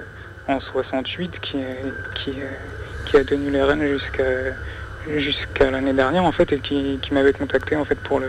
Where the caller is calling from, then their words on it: Pantin, Île-de-France, France; Là, je suis chez moi à Pantin, c'est-à-dire en banlieue parisienne.